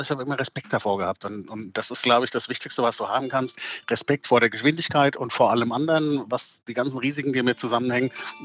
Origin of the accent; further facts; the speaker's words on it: Frankfurt, Hesse, Germany; Vielleicht liegt es daran, dass ich hier geboren bin in Frankfurt und aufgewachsen bin